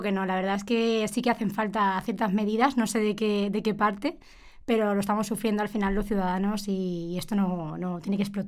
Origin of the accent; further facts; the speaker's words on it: Extremadura, Spain; Yo, por ejemplo, que vengo de Extremadura, a ver, también vengo de un pueblo